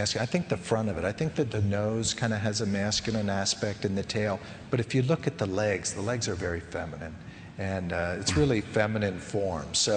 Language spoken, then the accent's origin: English; Pennsylvania, United States; Where I grew up in Pennsylvania, you know, different times of the year, people really enjoy celebrating the holidays.